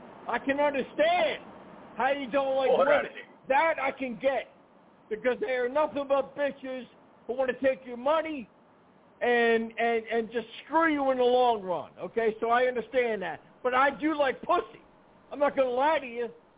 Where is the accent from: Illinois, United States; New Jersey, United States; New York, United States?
New York, United States; Bronx; I'm from the Bronx, man.